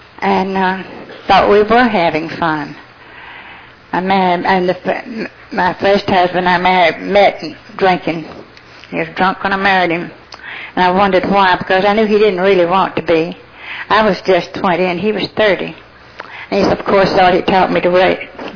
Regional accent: Atlanta, Georgia, United States; I was raised in the Methodist Church, Grace Methodist, right in Atlanta.

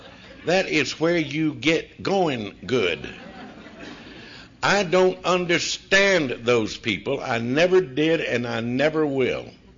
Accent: Georgia, United States; But then I went off to college, only 40 miles from my hometown, to the metropolis then of Athens, Georgia.

